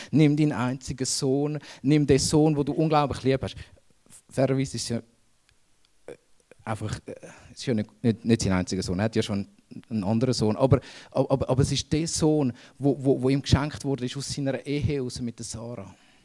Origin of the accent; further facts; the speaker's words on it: Switzerland; Wir haben verlernt, als Schweizer in der Gegenwart zu sein, präsent zu sein und überhaupt.